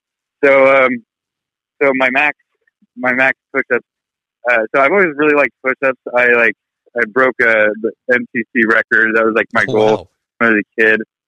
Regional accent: Seattle, Washington, United States; also born or lived in Reno; So I was born and raised, or I guess I was born in Reno, raised in Seattle.

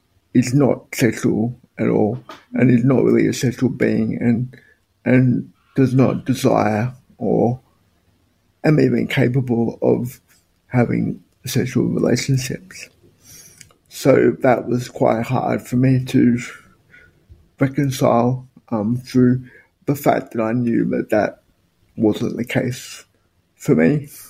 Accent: Australia; Definitely, I grew up in the 90s and the 2000s.

